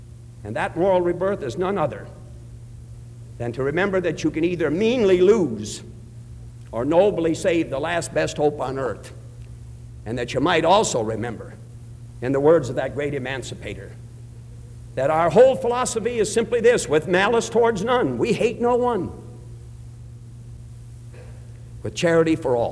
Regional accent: United States; And I want to say, as an American, I'm proud of my country.

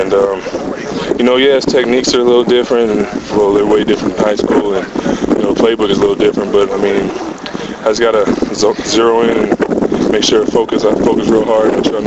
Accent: Arizona, United States; I'm come from Arizona. It's just, desert and real dry heat.

